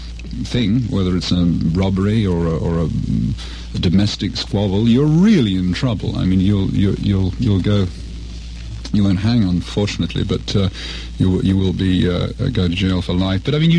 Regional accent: England, United Kingdom; But speaking as an Englishman and a fellow countryman of the … We in Europe are fed up with this primitive, childlike John Wayne attitude

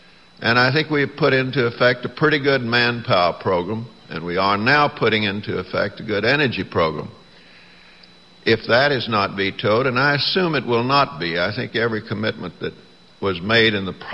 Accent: Texas, United States; Bob Krueger, for instance, took exactly the opposite side I did, and we're both from Texas

